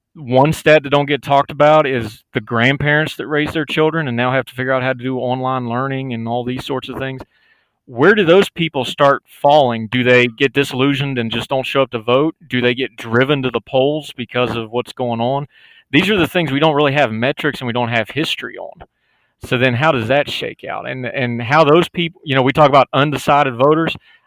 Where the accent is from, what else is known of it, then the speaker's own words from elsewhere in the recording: West Virginia, United States; You talked about West Virginia. I'm from West Virginia.